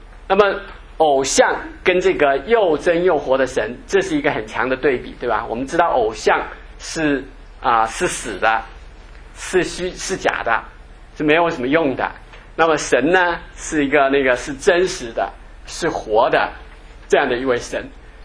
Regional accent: China; 因为我们中国人就是说这个神的这个定义其实是很广泛的。

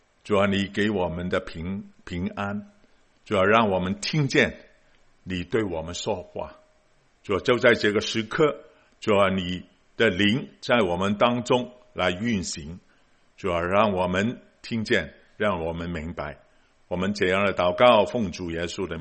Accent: Guangdong, China; 我们广东人说很好劲的，很劲的啊

